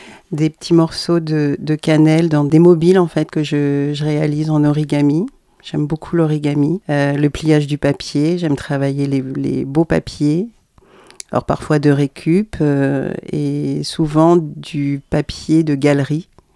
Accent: Martinique; Oui, le bâton de cannelle, ça évoque mon pays d'origine, la Martinique.

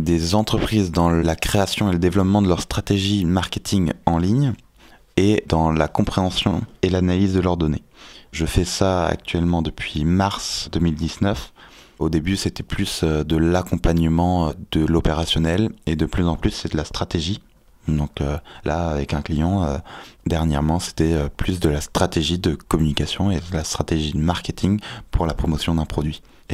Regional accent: Brest, Brittany, France; Je viens de Brest, en Bretagne, donc vraiment à l'opposé de la Haute-Savoie.

